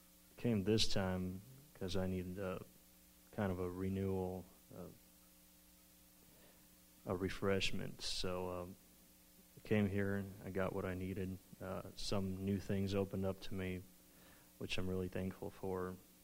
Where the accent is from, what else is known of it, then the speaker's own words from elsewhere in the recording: South Carolina, United States; I'm from South Carolina.